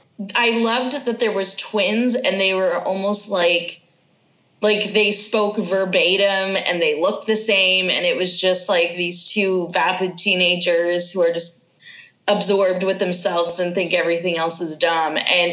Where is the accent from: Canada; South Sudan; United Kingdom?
Canada; as a Canadian, and I don't speak for all Canadians